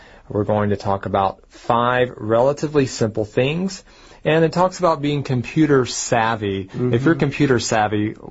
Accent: United States; I remember back in my hometown in the United States, the school system

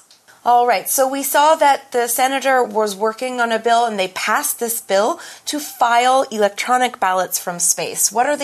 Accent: Taiwan; I do still care about the politics in my home country.

